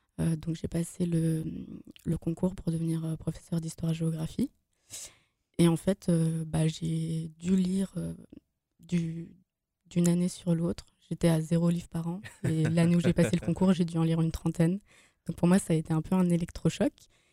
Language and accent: French; Nancy, Grand Est, France; j'ai grandi à Nancy, enfin à l'Aksou pour être plus précise.